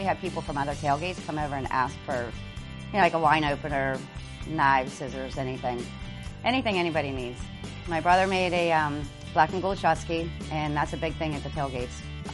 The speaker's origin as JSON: {"language": "English", "town": "Pittsburgh", "region": "Pennsylvania", "country": "United States", "tie": "born or raised there", "said": "born and raised in Pittsburgh. I lived out of state for about 6 years total."}